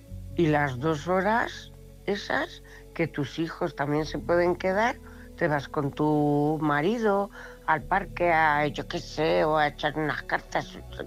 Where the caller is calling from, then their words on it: Cuenca, Castilla-La Mancha, Spain; corresponsal de Cuenca.